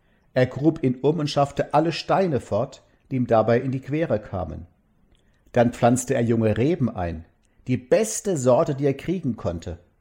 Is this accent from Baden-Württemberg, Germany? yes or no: yes; Mosbach, Baden-Württemberg, Germany; born or raised there